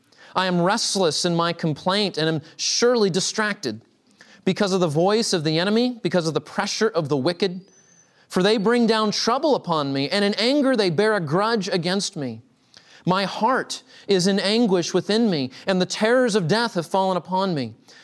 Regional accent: Texas, United States; I'm from Texas. We love our pickup trucks in Texas.

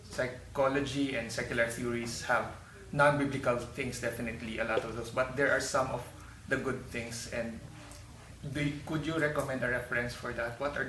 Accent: Philippines; from the Philippines, and I appreciate your work about the counseling theories.

